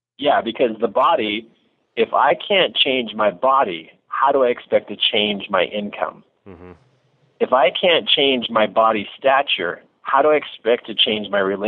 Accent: Lander, Wyoming, United States; Okay, so here I am from Lander, Wyoming, and I love the cowboy world because it's just simple phrases.

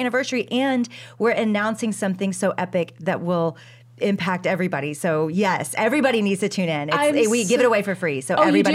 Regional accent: Dallas, Texas, United States; So I am from Dallas, Texas.

